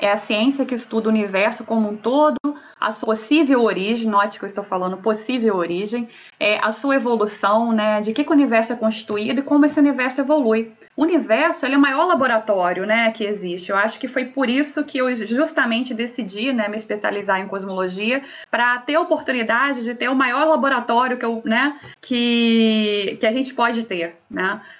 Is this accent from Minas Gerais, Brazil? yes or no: yes; Minas Gerais, Brazil; E Minas, fui criada em Minas